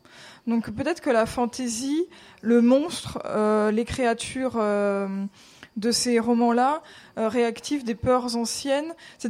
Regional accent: Paris, Île-de-France, France; C'est-à-dire que j'ai grandi à Paris, sur les trottoirs de la ville, dans la verticalité de la ville.

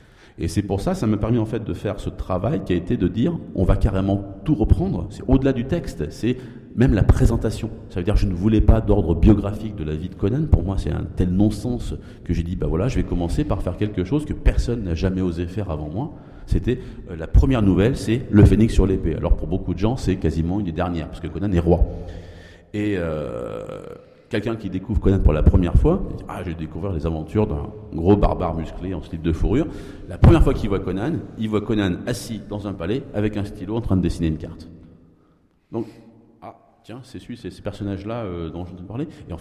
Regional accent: France; moi je me voyais pas honnêtement en tant que petit français

